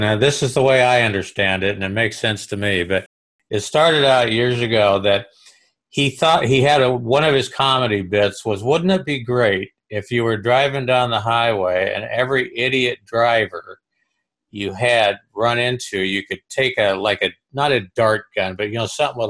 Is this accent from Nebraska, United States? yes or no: yes; Nebraska, United States; I had to laugh because, you know, I'm from Nebraska, right?